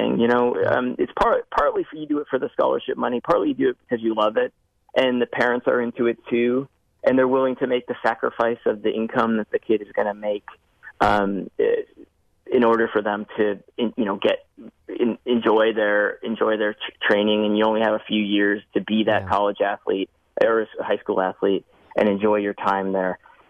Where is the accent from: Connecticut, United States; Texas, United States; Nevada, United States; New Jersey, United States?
Connecticut, United States; I grew up in Connecticut, in rural Connecticut, where we had the tobacco fields